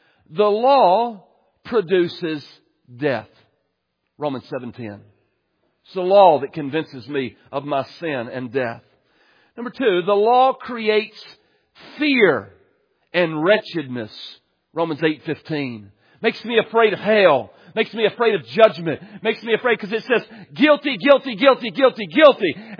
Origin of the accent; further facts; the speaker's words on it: Texas, United States; born there; Like, oh, God should accept me because I was born in East Texas and I'm white.